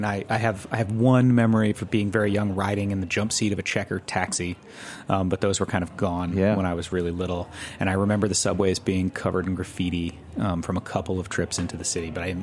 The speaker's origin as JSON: {"language": "English", "region": "New York", "country": "United States", "tie": "born or raised there", "said": "When people ask me where I'm from, I say I grew up in Westchester, because being in New York City, Westchester's like this place."}